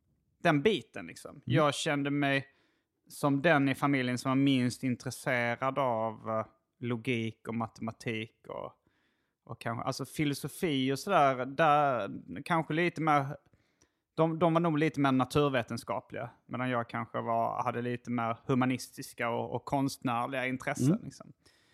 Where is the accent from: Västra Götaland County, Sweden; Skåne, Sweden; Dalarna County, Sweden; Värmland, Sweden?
Skåne, Sweden; Hjärup; born there; Men jag är född 1978 i Skåne. En liten sovstad mellan Malmö och Lund som heter Järup.